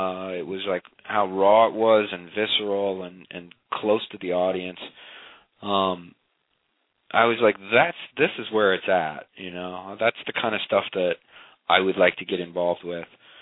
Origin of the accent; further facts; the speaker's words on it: Iowa, United States; also born or lived in Chicago; now in Los Angeles, United States; You know, I grew up in Iowa. I spent probably three and a half years in Chicago in the early 90s, and I've lived in L.A. for 20 years since then.